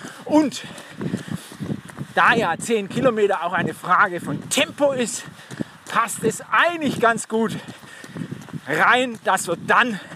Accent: Blaubeuren, Baden-Württemberg, Germany; Ich komme ursprünglich aus Blaubeuren, Schwäbische Alb, gibt es nur Berge.

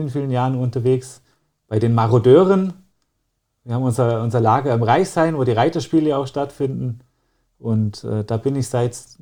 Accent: Memmingen, Bavaria, Germany; Ich sage jetzt mal eher sozialer Brennpunkt vielleicht, war der Memminger Osten.

